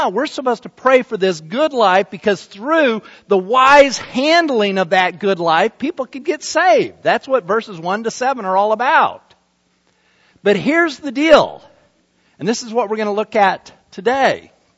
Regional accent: Salt Lake City, Utah, United States; I was probably 10 years old, maybe even a little bit less, and I was growing up in Salt Lake City, Utah

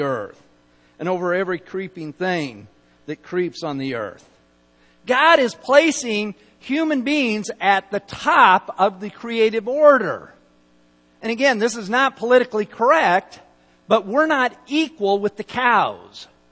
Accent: Utah, United States; now in Texas; I grew up in Utah. I grew up in Utah, okay? I never knew I had an accent.

